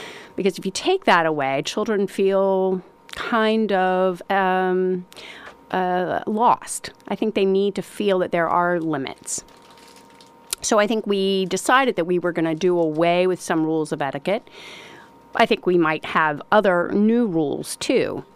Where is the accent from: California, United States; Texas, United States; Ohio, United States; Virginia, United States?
Virginia, United States; Winchester; Well, I was born and reared 2 hours north of here in Charlottesville, up in Winchester, Virginia. And it was pretty Southern and very traditional.